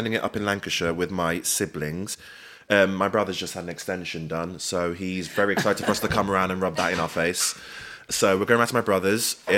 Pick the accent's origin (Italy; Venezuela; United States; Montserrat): Montserrat; Cork; born there; So I was born in Cork, Montserrat.